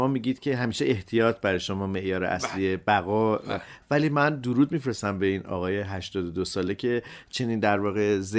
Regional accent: Iran; به عنوان یه ایرانی آدم خیلی حیفه که در ایران باشه و قله دماوند رو تجربه نکنه

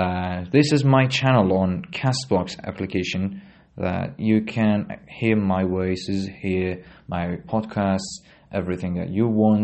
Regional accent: United Kingdom; accent: British; And yes, my accent is British

